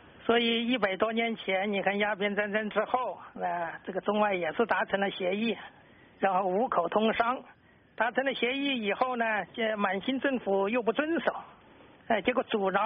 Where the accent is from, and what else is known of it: China